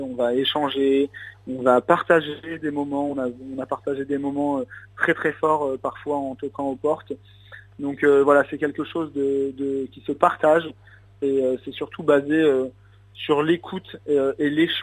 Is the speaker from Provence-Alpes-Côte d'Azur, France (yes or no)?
no; Sedan, Grand Est, France; Moi, je suis de Sedan. Je suis de la paroisse de Sedan.